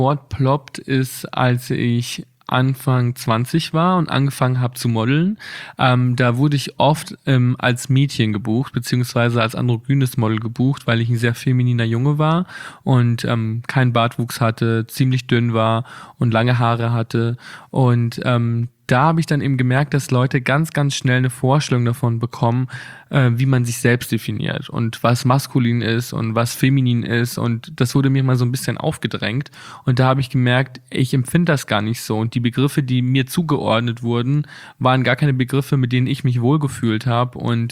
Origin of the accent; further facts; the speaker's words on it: Bad Reichenhall, Bavaria, Germany; Meine Kindheit in Bad Reichenhall war eigentlich sehr vielseitig.